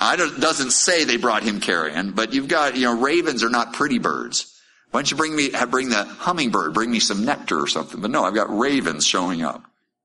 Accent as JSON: {"language": "English", "country": "United States", "said": "But I'm American, I'm a critical thinker, I ask."}